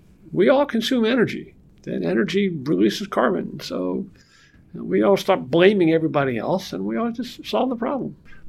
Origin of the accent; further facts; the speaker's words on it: York, Pennsylvania, United States; So I grew up in York, Pennsylvania, 10 miles south of Three Mile Island.